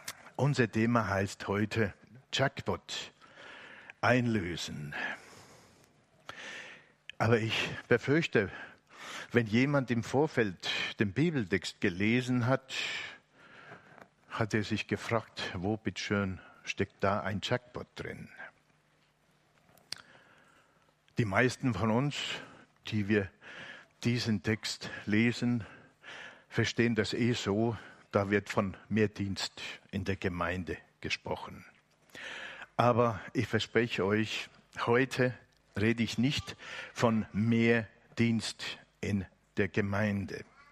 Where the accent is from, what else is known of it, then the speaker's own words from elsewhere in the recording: Finland; In meiner Heimat in Finnland